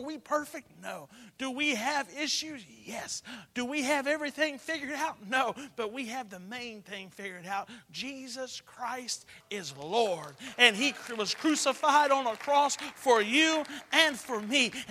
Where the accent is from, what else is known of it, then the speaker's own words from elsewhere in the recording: Katy, Texas, United States; We had a house when I was growing up in Katy. I grew up in Katy. And this house and this whole subdivision had been built years ago. Katy was about 90% rice fields.